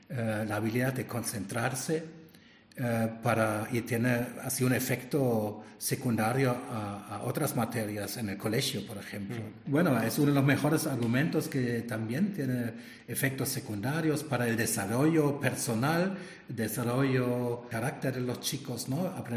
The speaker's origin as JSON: {"language": "Spanish", "country": "Germany", "accent": "German", "second_language": "Spanish", "said": "por eso me quedará mi acento para siempre, ¿no? Mi horrible acento alemán."}